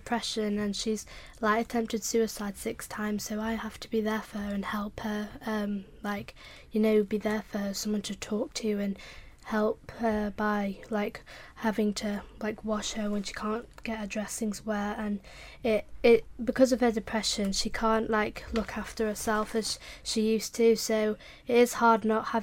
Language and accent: English; Knaresborough, Yorkshire and the Humber, United Kingdom; I'm from Knaresborough.